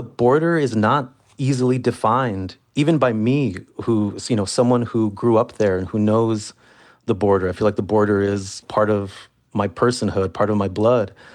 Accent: El Paso, Texas, United States; I'm from El Paso. I have family that live in Juarez, Mexico.

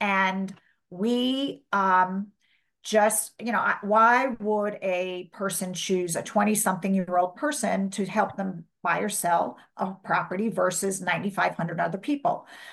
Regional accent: New York, United States; moved away as an adult; now in Cleveland, United States; I came from the East Coast. I came from New York, came to Cleveland because of a job, and that job went away because we were on one of our recessions.

